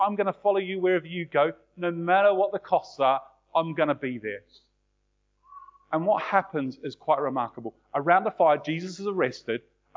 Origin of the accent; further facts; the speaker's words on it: New Zealand; I'm originally from New Zealand.